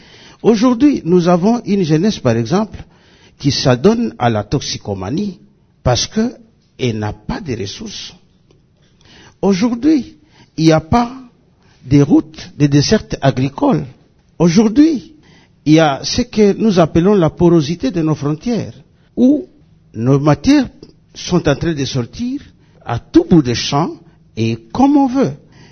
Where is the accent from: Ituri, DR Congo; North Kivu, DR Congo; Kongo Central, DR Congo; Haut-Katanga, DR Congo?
North Kivu, DR Congo; Beni; Et pourtant, chez nous à Beni, il n'y a pas de conflit de religion.